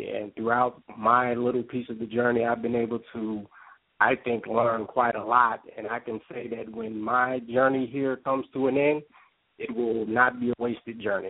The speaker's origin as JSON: {"language": "English", "town": "Norfolk", "region": "Virginia", "country": "United States", "said": "I'm originally from there. I can't speak for her, but yeah, it's the hometown, the Hampton Roads area."}